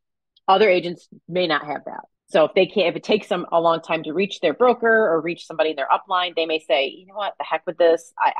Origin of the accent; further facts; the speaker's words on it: New York, United States; Like if I knew somebody in another state, say my hometown, New York